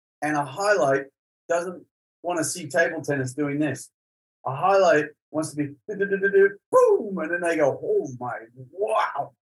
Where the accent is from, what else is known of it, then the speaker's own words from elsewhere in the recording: Australia; As an Aussie, I'm absolutely certain that he gets the backhanders